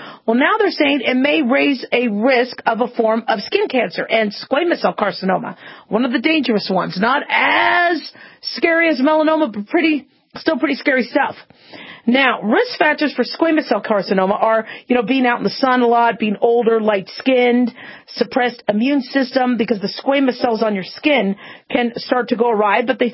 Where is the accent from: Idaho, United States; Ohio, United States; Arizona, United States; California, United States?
Arizona, United States; Phoenix; I remember, growing up in Phoenix, Arizona, we had to do square dancing every year.